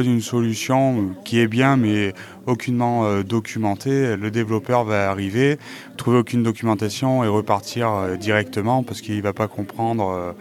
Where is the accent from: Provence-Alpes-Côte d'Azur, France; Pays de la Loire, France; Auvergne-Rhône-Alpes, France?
Auvergne-Rhône-Alpes, France; Clermont-Ferrand; étant donné que nous sommes de Clermont-Ferrand.